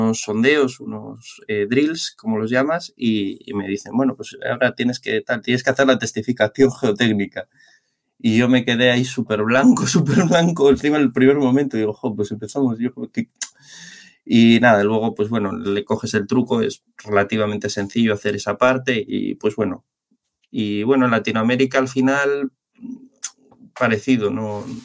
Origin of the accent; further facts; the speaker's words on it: Barakaldo, Basque Country, Spain; yo nací en un pueblo, bueno, nací en Baracaldo, pero nací aquí en la zona de Vizcaya, y al final es una zona que se la llama la zona minera. Entonces esto estaba lleno de minas.